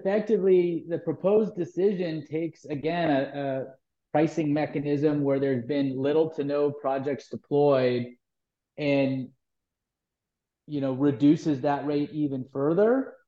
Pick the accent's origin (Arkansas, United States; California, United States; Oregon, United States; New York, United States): California, United States; here in the in my home state of California.